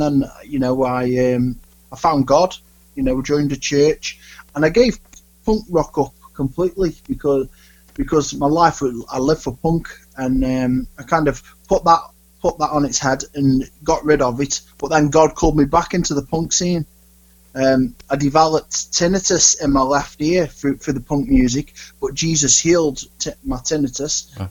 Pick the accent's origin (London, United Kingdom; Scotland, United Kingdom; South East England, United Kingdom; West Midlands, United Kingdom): West Midlands, United Kingdom; Stoke-on-Trent; Well, I'm in a place called Stoke-on-Trent. I grew up in Stoke-on-Trent.